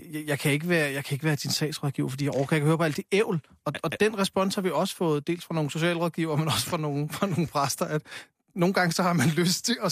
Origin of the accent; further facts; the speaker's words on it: Copenhagen, Capital Region, Denmark; Altså, jeg er vokset op på Amager